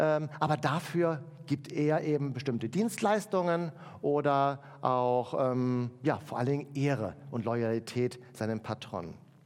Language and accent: German; Germany; als wir in unserer westlichen Kultur, wozu wir als Deutsche ja auch gehören.